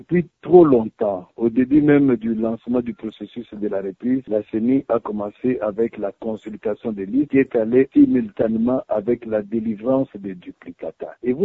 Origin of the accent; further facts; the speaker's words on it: DR Congo; comme nous sommes chez nous au Congo, les gens préfèrent agir toujours à la dernière minute